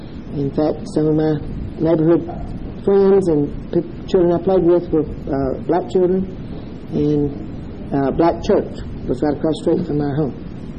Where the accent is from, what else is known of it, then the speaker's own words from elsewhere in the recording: Michigan, United States; also born or lived in Gadsden, Alabama / Boaz, Alabama; I was born in Gadsden, Alabama, and lived in various parts of North Alabama, Gadsden and Boaz, until the age of five, at which time my family, my parents having been divorced when I was a year old, my mother and stepfather and younger sister moved to a small town in southwest Michigan